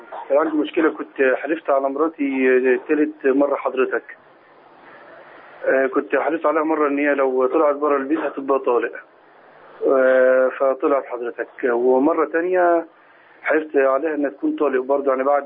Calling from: Minya, Minya Governorate, Egypt; من المنيا.

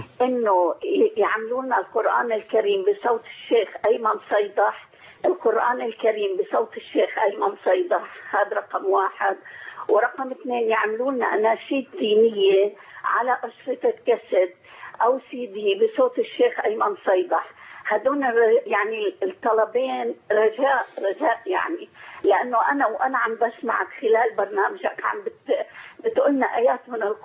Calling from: Qatar; أنا من قطر عم بتكلم.

